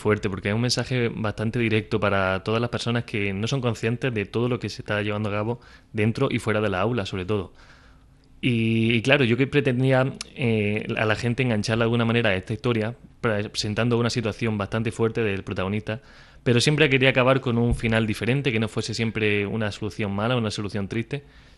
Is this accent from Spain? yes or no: yes; Santa María del Águila, Andalusia, Spain; Yo soy de Santa María del Águila.